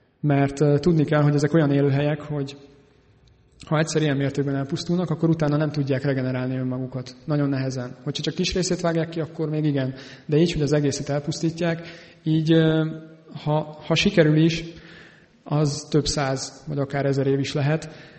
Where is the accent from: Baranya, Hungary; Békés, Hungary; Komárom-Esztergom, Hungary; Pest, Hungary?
Komárom-Esztergom, Hungary; Esztergom; én esztergomi vagyok